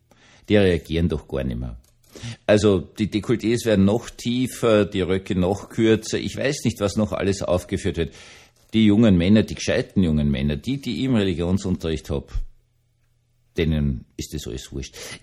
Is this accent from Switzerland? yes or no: no; Austria; Also das würde ich jetzt so als Österreicher sehr cool empfinden.